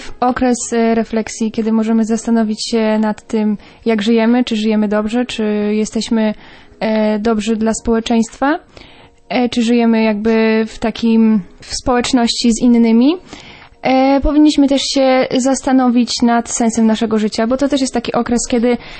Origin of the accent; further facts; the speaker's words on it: Pomeranian Voivodeship, Poland; ja jestem z okolic Gdańska, parafia pod wezwaniem świętego Antoniego z Padwy.